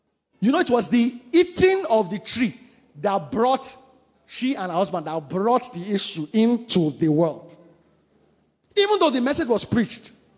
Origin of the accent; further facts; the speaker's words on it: Ikorodu, Lagos, Nigeria; I grew up in Ikorodu, so those were the local schools.